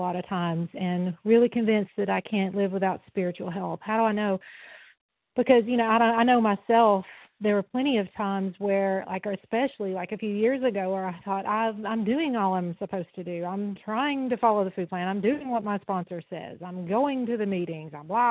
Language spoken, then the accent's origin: English; Tennessee, United States; And I'm from Tennessee.